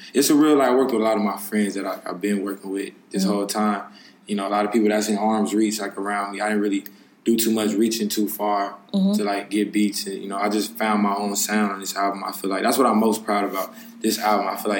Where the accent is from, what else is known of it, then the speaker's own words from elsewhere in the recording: West Coast, United States; You know, we come from two different sides of the world. She's from the Midwest, I'm from the West Coast.